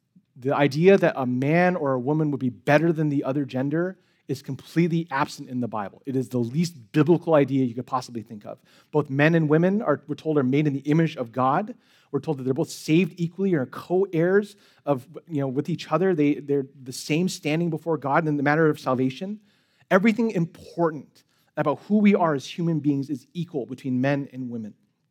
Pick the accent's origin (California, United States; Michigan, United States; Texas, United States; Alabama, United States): California, United States; San Francisco; So I grew up in San Francisco, which is a really progressive city.